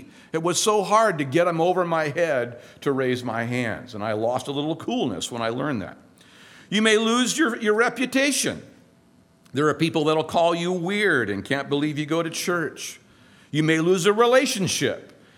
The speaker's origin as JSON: {"language": "English", "region": "California", "country": "United States", "said": "here I am a bozo from Southern California."}